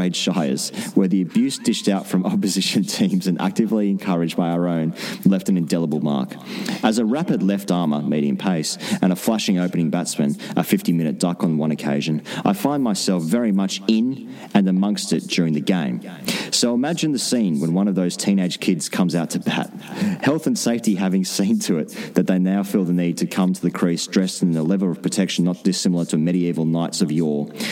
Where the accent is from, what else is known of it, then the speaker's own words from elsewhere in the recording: Sydney, New South Wales, Australia; moved away as an adult; now in United Kingdom; although I have lived in the UK for 20 years, I grew up in Sydney.